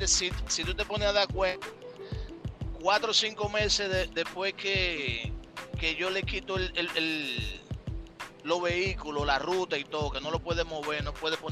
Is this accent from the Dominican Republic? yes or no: yes; Dominican Republic; yo no hago ningún negocio de ninguna índole con nadie en la República Dominicana. Y en mi país lo quiero